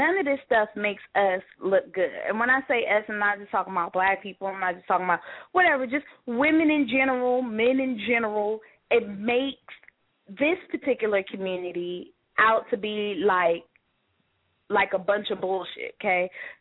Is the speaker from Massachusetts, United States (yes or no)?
no; Inglewood, California, United States; But growing up, like, I grew up in Inglewood, right? I'm from California.